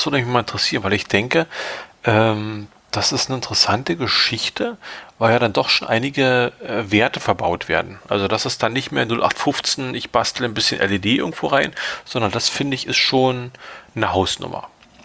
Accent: East Germany, Germany; gerade als Ostdeutscher mit irgendwie so Sowjet-Vergangenheit, DDR-Vergangenheit

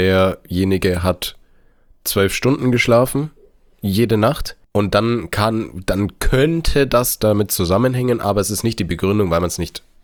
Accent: Bavaria, Germany; Und ich sag dir, ich bin so in Bayern aufgewachsen, ja.

